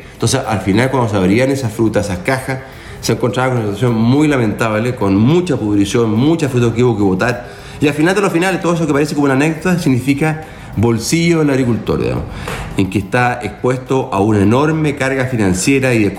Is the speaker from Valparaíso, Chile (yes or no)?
no; Purranque, Los Lagos, Chile; ese maravilloso sur que tanto me gusta, en particular Payaco, de donde soy.